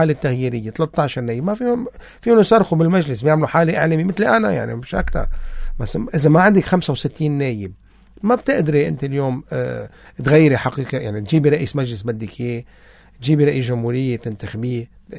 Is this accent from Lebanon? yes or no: yes; Lebanon; انا بعتبر كلبناني